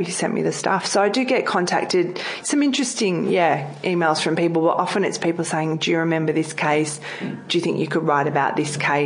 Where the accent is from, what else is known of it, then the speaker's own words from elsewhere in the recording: Ringwood, Victoria, Australia; Like I grew up in Ringwood.